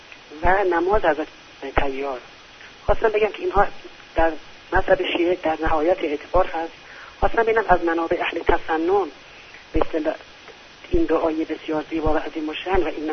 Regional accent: Shiraz, Fars, Iran; من خودم از شیراز هستم

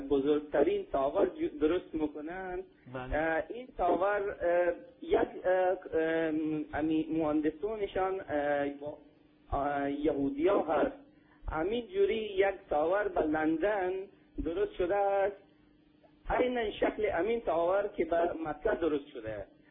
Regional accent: Afghanistan; now in Belgium; من خودم افغان هستم ولی افغان شیعه هستم، … از بلژیک زنگ زدم.

